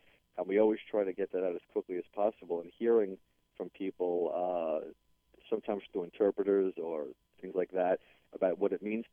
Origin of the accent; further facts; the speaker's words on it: New York, United States; because even though I'm from New York, you know, I just don't want to help people who need help in New York.